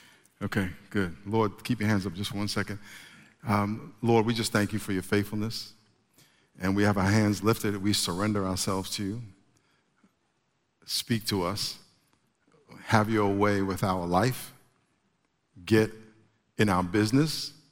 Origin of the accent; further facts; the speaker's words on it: New York, United States; I grew up in New York. I didn't even know where Connecticut was, but I grew up in New York, and it was right next to us.